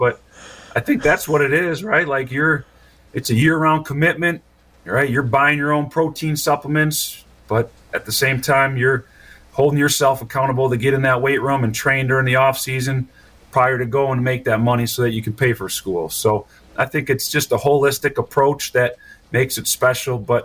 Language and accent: English; Cambridge, Wisconsin, United States; I'm from Cambridge, so I got a lot of love for the local teams here in the state of Wisconsin.